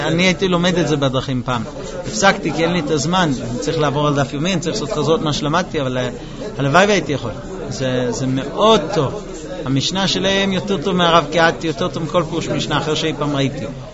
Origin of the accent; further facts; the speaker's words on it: United States; וכך אני גם גדלתי בארצות הברית